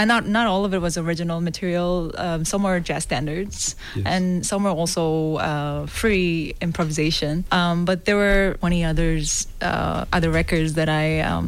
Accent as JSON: {"language": "English", "country": "South Korea", "first_language": "Korean", "second_language": "English", "said": "But yeah, I sing sometimes in Korean, and I really enjoy that. Of course, it's because it's my mother tongue, I feel really comfortable"}